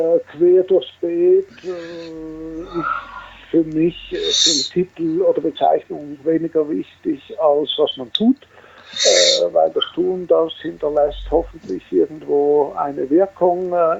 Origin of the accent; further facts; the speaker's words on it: Switzerland; Wie man hört, bin ich Schweizer